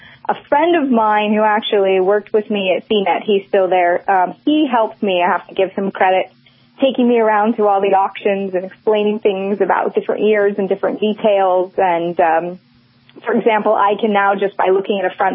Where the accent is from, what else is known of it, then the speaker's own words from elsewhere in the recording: California, United States; So I grew up in Silicon Valley in Northern California, and I was always around computers and technology.